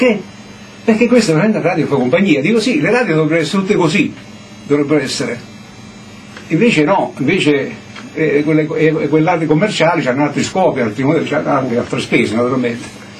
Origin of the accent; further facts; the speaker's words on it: Naples, Campania, Italy; Io sono napoletano